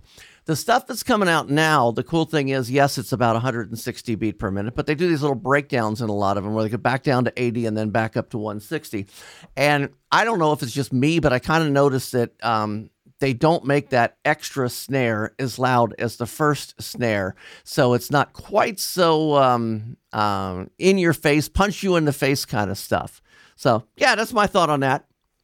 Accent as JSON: {"language": "English", "town": "Cincinnati", "region": "Ohio", "country": "United States", "said": "I'm from Cincinnati, Ohio, and we just south of us is Northern Kentucky."}